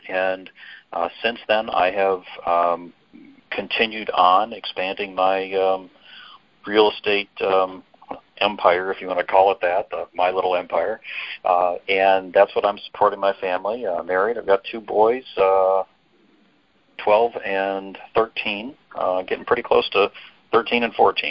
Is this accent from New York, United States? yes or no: no; Cleveland, Ohio, United States; I live in a suburb of Cleveland, Ohio. It's actually the same suburb that I was born in. I was born probably about a block and a half from where I live right now.